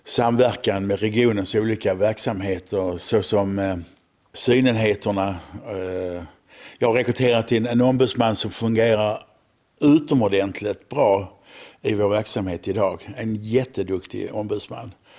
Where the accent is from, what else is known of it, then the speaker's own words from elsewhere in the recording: Malmö, Skåne, Sweden; Gått i synklass i Malmö där jag är född.